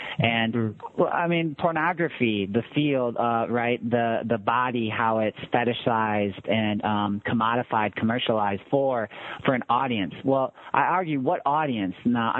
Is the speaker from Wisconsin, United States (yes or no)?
yes; Green Bay, Wisconsin, United States; And I grew up in Green Bay, Wisconsin.